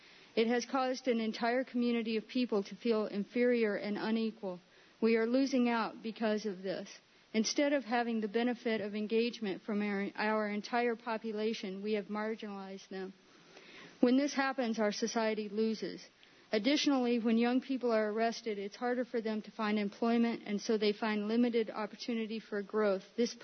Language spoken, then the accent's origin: English; Freeville, New York, United States; and I'm from Freeville.